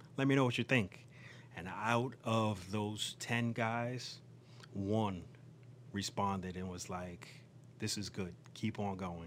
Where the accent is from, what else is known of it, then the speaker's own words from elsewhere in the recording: Bronx, New York, United States; I'm born and raised in the Bronx.